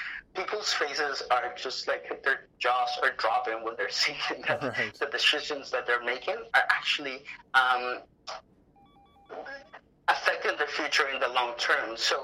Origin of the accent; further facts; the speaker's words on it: Mexico City, Mexico; I am originally from Mexico City